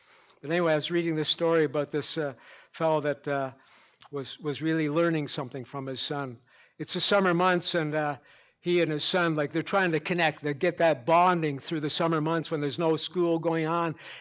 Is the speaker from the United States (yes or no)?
no; Ontario, Canada; I'm from Ontario. They said, but Pastor, it snows here. I don't care. I'm a Canadian.